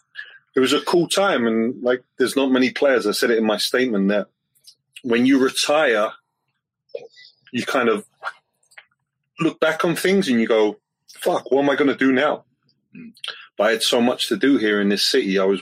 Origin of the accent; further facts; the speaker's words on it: London, United Kingdom; I grew up in London